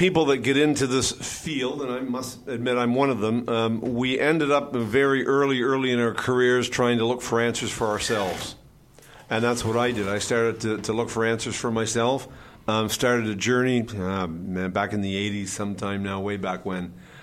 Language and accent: English; Halifax, Nova Scotia, Canada; I'm originally from Halifax, Nova Scotia.